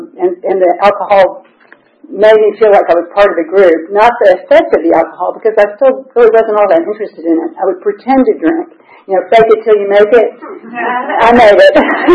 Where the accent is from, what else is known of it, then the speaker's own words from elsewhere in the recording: Memphis, Tennessee, United States; I grew up in a big family. I grew up in Memphis, Tennessee. I was the second born of six children.